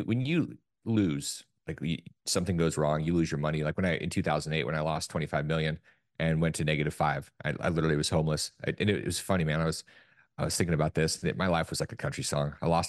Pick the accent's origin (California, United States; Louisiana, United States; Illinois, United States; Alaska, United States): Alaska, United States; when I grew up in Alaska and I literally had to dodge polar bears because I was taking out the trash up in the Arctic Circle.